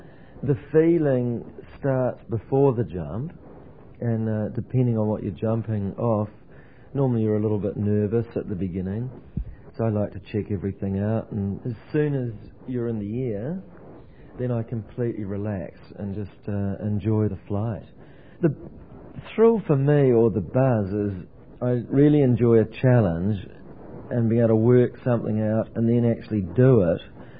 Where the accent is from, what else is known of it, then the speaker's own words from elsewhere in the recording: New Zealand; from New Zealand